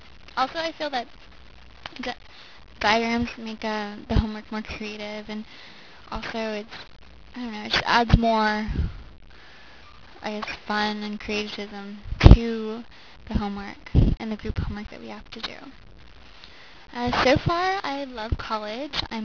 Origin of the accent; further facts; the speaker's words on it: Poway, California, United States; also born or lived in Riverside; I'm originally from Poway, California. I've lived there for the past 10 years. Prior to that, I lived in Riverside, California, which is probably about 2 hours north from here near the San Bernardino Mountains.